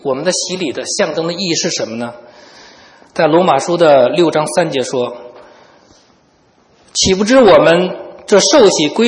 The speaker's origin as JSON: {"language": "Chinese", "country": "China", "said": "我们中国人呢，尤其是年纪大一点的人，我们都理解，都很忌讳说这个死这个字"}